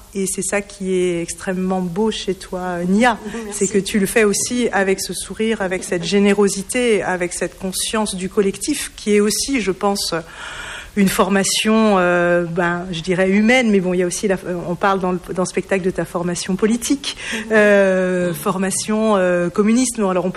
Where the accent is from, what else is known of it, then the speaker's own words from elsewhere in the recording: France; pour moi, qui suis d'une génération où j'ai vécu, où j'ai grandi en France, dans la paix